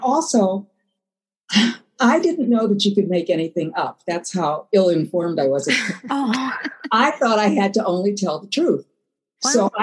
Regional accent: Milwaukee, Wisconsin, United States; She's from Minneapolis. I'm from Milwaukee.

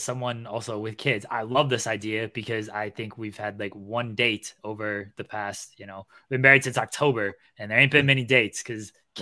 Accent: Ohio, United States; I'm from Ohio.

